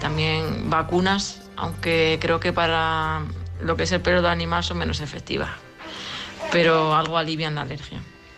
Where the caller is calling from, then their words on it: Madrid, Community of Madrid, Spain; de Madrid